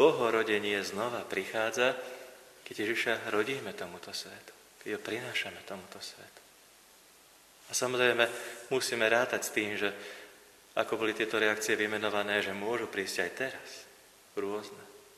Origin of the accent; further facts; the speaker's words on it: Skalica, Trnava Region, Slovakia; born there; Včera mi náš pán farár, ktorý bol v Skalici v mojom rodisku